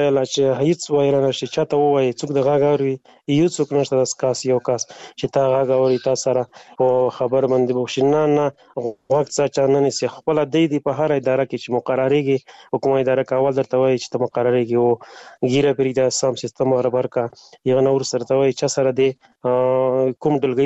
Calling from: Afghanistan; مالی افغانستان نه تماس نیول ده

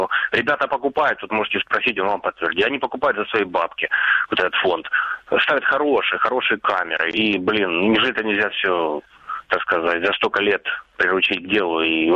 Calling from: Mariupol, Donetsk Oblast, Ukraine; Здравствуйте … Мариуполь.

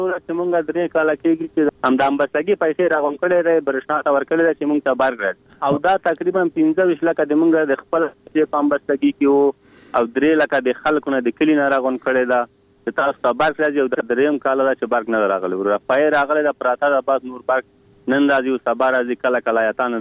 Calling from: Kabul, Afghanistan; د میر بچه کوټ ولسوالۍ نه.

